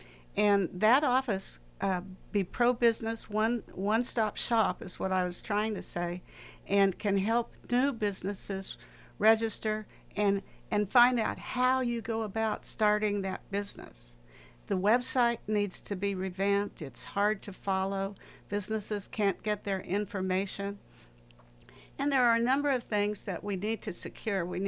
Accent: Kansas, United States; I'm from Kansas. I believe in Kansas values.

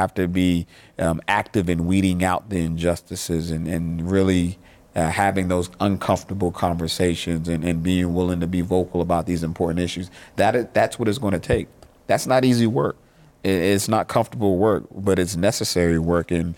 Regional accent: Charleston, South Carolina, United States; I demonstrated in my hometown, downtown Charleston

